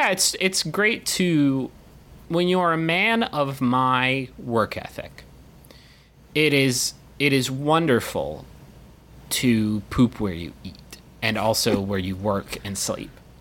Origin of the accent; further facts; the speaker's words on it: Austin, Texas, United States; I mean, I'm from Austin. I drove up 3 hours.